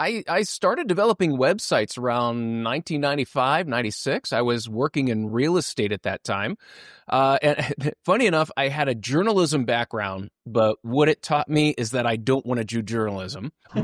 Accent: Midwest, United States; primarily I'm from the Midwest. And so everywhere you look, it's B2B.

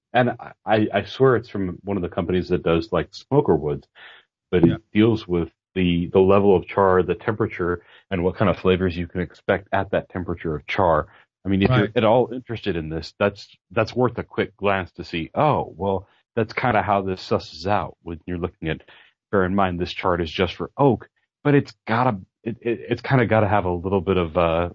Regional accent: Kansas City, United States; because I'm from Kansas City and we take our barbecue like a religion.

